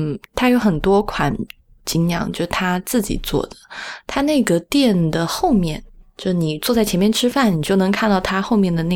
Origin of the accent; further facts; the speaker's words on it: Sichuan, China; 作为一个四川人